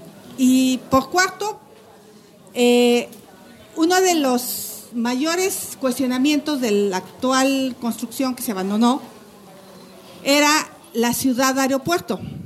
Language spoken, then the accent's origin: Spanish; Hidalgo, Mexico; yo soy del Valle del Mezquital y tradicionalmente es una zona desértica, seca, con una escasez de agua. Si ustedes van a mi casa, a mi pueblo, sale un chorritito de agua.